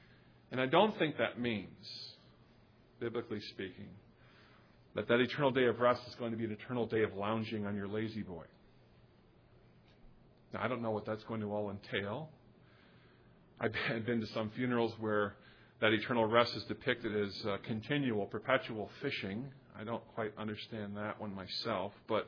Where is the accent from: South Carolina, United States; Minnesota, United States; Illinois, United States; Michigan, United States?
Illinois, United States; Chicago; Bears game. Okay, I'm from Chicago.